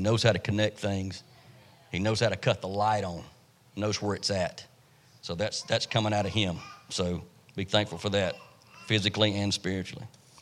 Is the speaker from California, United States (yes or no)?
no; Spartanburg, South Carolina, United States; I said, I don't know where I'm at in North Carolina. I'm from Spartanburg.